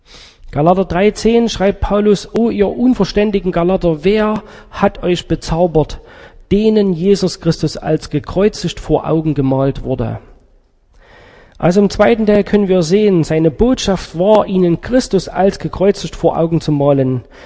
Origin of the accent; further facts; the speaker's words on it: Saxony, Germany; ich habe so eine Bildungslücke geschlossen, die man als Sachse eigentlich nicht haben sollte.